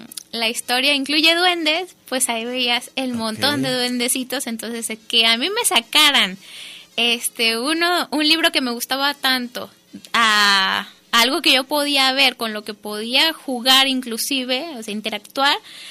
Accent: Guadalajara, Jalisco, Mexico; yo nací aquí en Guadalajara, toda mi vida ha sido aquí en Guadalajara

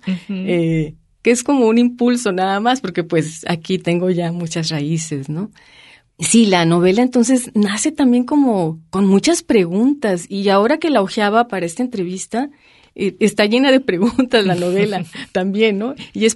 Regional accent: Tampico, Tamaulipas, Mexico; moved away as an adult; now in Guadalajara, Mexico; a pesar de que yo salí ya desde los 18 años de Tampico, ¿no? Yo, pues, ya soy más tapatía que tan pequeña, ¿no?

